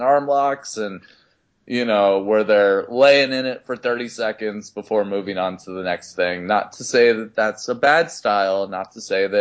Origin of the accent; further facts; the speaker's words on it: American South, United States; And I'm from the American South, and so I don't think I'm allowed to say Gilbert